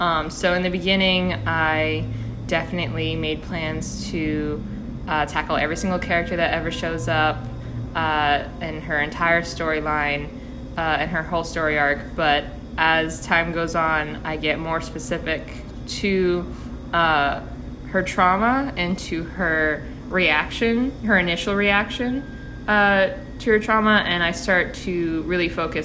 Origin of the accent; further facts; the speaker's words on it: Bedford, New Hampshire, United States; I'm from Bedford, New Hampshire.